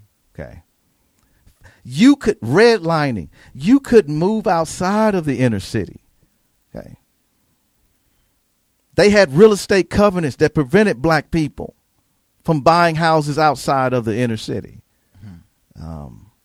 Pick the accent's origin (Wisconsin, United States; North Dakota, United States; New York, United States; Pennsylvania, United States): Wisconsin, United States; Milwaukee; Okay, I grew up in Milwaukee.